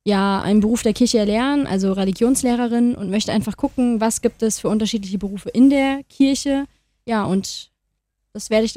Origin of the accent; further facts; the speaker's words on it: Fulda, Hesse, Germany; ich komme aus Fulda, wie gesagt, und ich bin 20 Jahre alt und habe gerade vor kurzem mein Abitur absolviert.